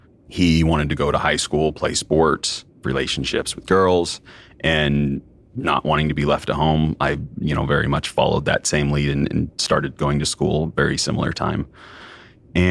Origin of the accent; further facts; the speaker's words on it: Oregon, United States; Typically, I acknowledge that I grew up in Southern Oregon.